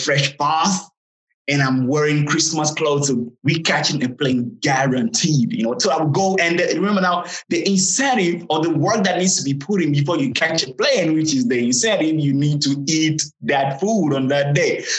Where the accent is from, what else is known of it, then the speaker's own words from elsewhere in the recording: Togo; And when I say I'm from Togo, they're like, Tokyo? I'm like, no, not Tokyo.